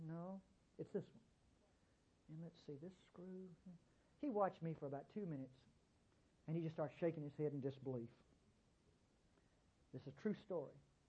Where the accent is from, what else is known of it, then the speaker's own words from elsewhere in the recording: Mississippi, United States; Well, I was from Mississippi. I grew up knowing about heat.